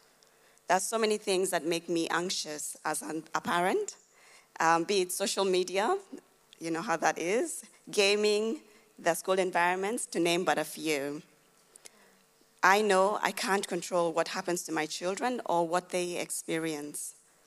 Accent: Kenya; now in Australia; I was born and raised in Kenya, and even though I tried to raise my children as I was raised, I have to be mindful that the environment and the culture is very different here in Australia

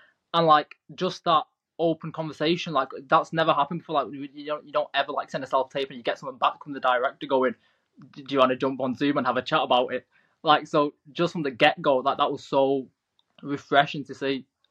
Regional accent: Manchester, North West England, United Kingdom; I'm an actor from Manchester.

